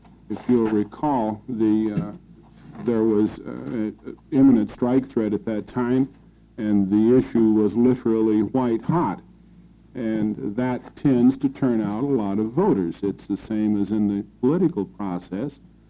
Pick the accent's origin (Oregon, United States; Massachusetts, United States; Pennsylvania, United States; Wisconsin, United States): Oregon, United States; Salem; I'm from Salem.